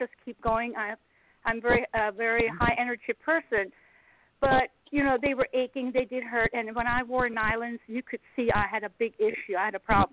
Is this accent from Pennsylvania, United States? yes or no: yes; Pennsylvania, United States; I'm from Pennsylvania.